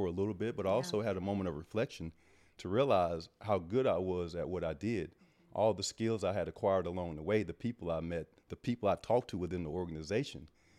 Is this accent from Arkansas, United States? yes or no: yes; Brinkley, Arkansas, United States; For me, growing up in Brinkley, Arkansas, I dreamed of playing professional sports.